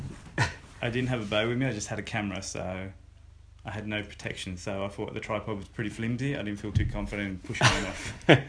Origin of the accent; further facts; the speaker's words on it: Wollongong, New South Wales, Australia; I was born and bred in Wollongong, and I've always grown up fishing with my family.